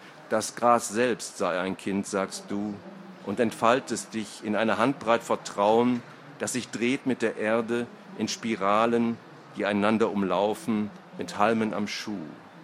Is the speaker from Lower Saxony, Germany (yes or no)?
no; Essen, North Rhine-Westphalia, Germany; ich komme aus Essen, gebürtiger Essener